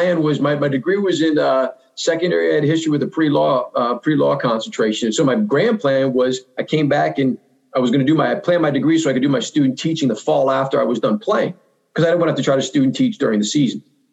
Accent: State College, Pennsylvania, United States; I grew up in State College. So to me, college was 100,000 people every other Saturday in the fall.

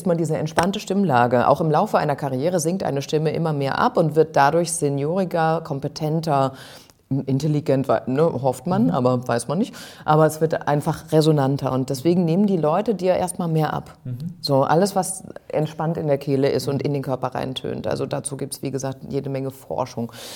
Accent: Hesse, Germany; In Südhessen.

